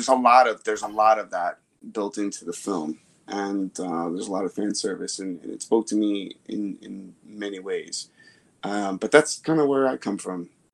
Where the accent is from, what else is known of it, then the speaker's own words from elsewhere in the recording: New York City, New York, United States; I grew up in the Bronx, and my parents were dirt poor